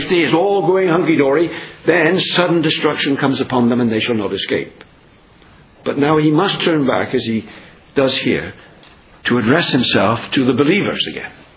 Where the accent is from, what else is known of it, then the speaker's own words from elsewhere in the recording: England, United Kingdom; I'm English.